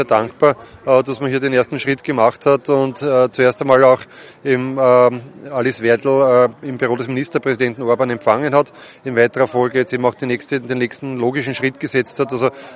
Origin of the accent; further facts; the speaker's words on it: Austria; so wie bei uns in Österreich ein Wahlergebnis im Nachhinein sozusagen verbessert wird